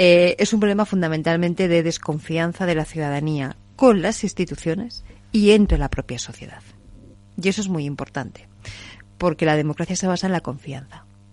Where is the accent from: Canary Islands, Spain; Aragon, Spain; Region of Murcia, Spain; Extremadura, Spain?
Aragon, Spain; en Aragón, en mi tierra